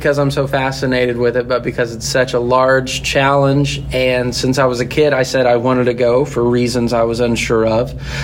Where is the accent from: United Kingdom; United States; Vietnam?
United States; Tulsa, Oklahoma; I grew up here in Tulsa, not too far.